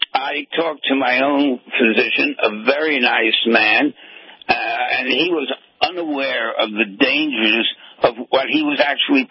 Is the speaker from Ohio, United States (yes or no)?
no; New York City, New York, United States; We're two New Yorkers.